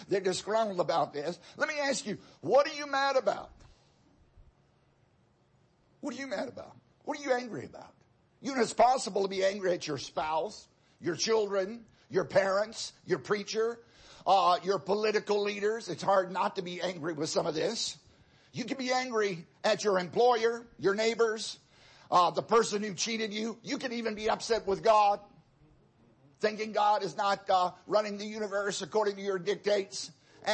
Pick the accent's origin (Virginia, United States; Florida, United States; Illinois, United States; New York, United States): Virginia, United States; I grew up in Southside, Virginia. My parents would often talk about somebody being fretted or fretting.